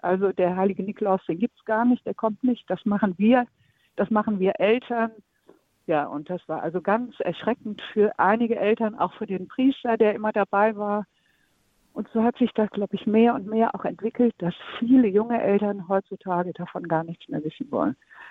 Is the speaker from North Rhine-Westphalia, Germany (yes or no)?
yes; Bonn, North Rhine-Westphalia, Germany; Und wir kommen ursprünglich aus Bonn, aus dem Rheinland.